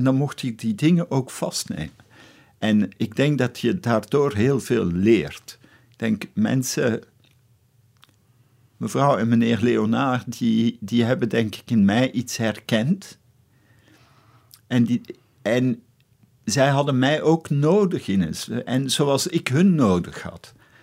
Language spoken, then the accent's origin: Dutch; Belgium; moved away; Ik heb het geluk gehad. Ik ben snel uit België vertrokken.